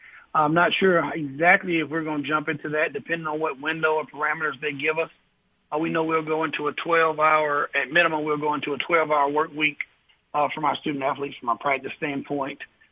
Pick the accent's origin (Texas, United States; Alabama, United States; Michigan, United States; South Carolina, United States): South Carolina, United States; I know some words that I never knew before growing up in South Carolina and never planned on hearing.